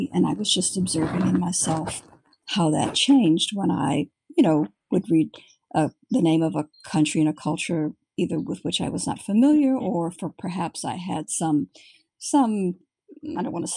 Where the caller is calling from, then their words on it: San Diego, California, United States; I'm calling from San Diego.